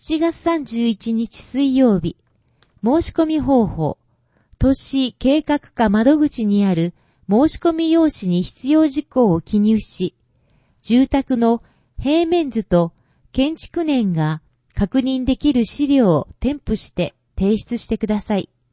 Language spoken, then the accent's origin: Japanese; Nepal; Japanese is a second language; 今回は私の出身地、ネパールの世界遺産を紹介します。